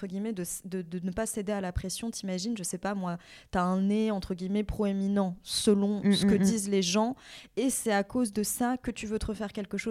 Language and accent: French; Vietnam; comme moi, je suis vietnamienne.